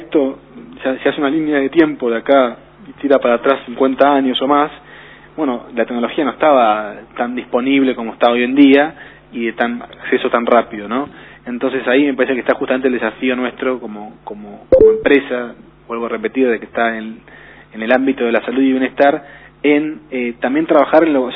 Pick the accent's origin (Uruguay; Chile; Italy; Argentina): Argentina; que somos los argentinos